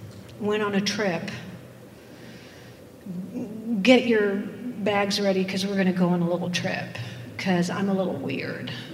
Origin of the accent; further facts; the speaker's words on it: Paris, Île-de-France, France; I grew up in Paris, which is why I knew how to say bûche